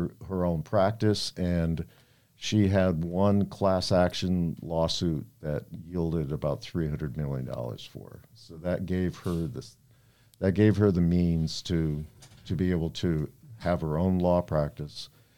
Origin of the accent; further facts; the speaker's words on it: Clearwater, Florida, United States; I grew up in Clearwater, right on the north end of Clearwater Beach. And I love this place. And it's my home, and it will forever be my home.